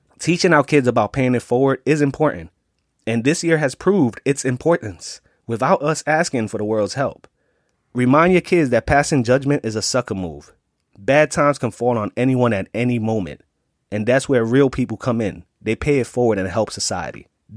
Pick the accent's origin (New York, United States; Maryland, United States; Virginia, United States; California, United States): New York, United States; Bronx; I was raised in the South Bronx. I was raised around things and people that most parents would not want their kids around.